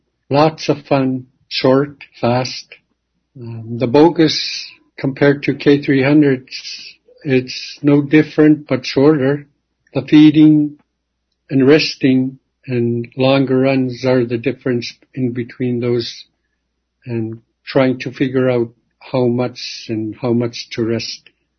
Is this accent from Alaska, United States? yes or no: yes; Napaskiak, Alaska, United States; I'm originally from Napaskyak, and I served 13 years at Kwikluk. This is my second year here in Napaskyak.